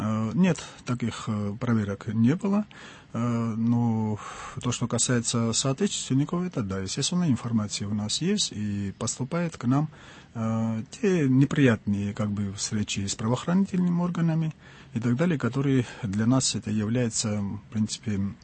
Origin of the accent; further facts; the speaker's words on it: Georgia; moved away as an adult; now in Saint Petersburg, Russia; лично я в Питере уже 37 лет, после окончания армии. Естественно, как все грузины того времени приезжали и учились, я тоже самое. Остался здесь.